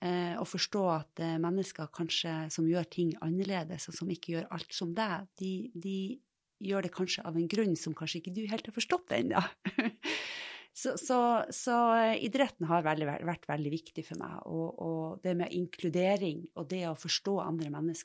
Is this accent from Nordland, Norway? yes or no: yes; Fauske, Nordland, Norway; moved away as an adult; also born or lived in Trondheim; now in Oslo, Norway; jeg bor i Oslo. Og så kommer jeg egentlig fra Fauske I Nordland. Der vokste jeg opp til jeg må tenke meg litt om 18 år. Og flyttet til Trondheim, tok utdanning der, og flyttet til Oslo og begynte å jobbe der I 1998.